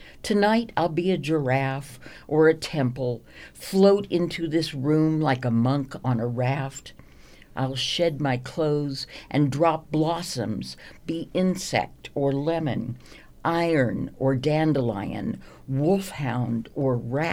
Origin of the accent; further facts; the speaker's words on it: Los Angeles, California, United States; I, of course, had an automobile because I was from Los Angeles and I knew one had to have an automobile.